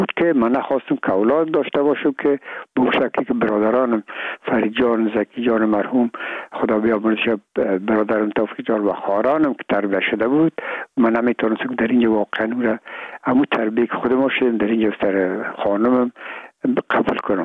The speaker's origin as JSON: {"language": "Persian", "country": "Afghanistan", "said": "ما افغان هستیم"}